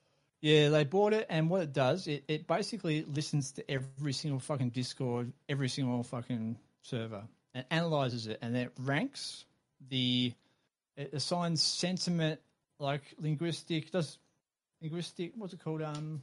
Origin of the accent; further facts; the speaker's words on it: Australia; I'm Australian.